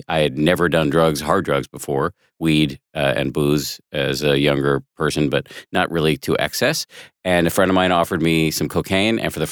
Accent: Boston, Massachusetts, United States; I went to school in Maine, but I'm from Boston, not far away.

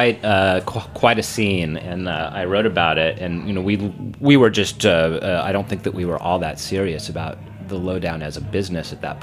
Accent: New York, United States; I think as a New Yorker, sometimes you're just sort of trained not to look at too much.

